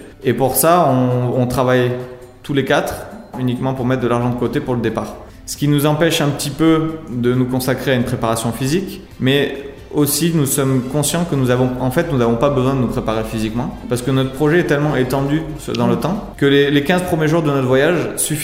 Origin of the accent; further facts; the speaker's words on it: France; quand on est français, on a beaucoup de chance et qu'il y a énormément de pays où on n'a pas besoin de visa.